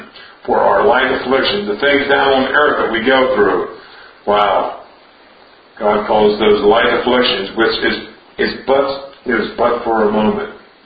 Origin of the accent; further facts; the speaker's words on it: United States; I'm an American, so, you know, most Americans don't know anything about suffering